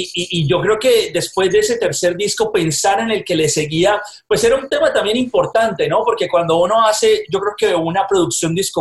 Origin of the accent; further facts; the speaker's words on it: Colombia; now in United States; Yo soy colombiano viviendo en Estados Unidos